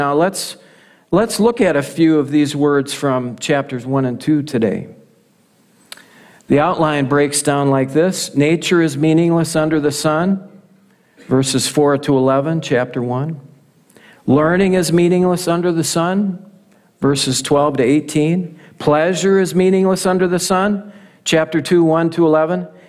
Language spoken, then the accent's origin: English; Buffalo, United States; we drove up to Buffalo. That's my hometown. And right off of Highway 25, if you blink, you're going to miss where I grew up. All 18 years. That small farm property.